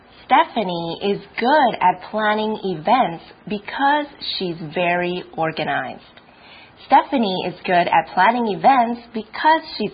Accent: Canada; I'm Canadian, which means I'm from Canada.

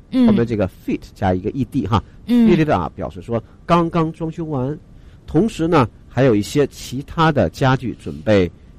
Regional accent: China; 另外呢，我们中国人呢会有的讲究呢

